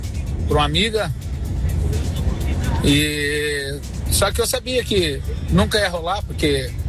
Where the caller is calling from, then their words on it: Adrianópolis, Paraná, Brazil; Bom dia, bom dia. Sou da cidade de Adrianópolis.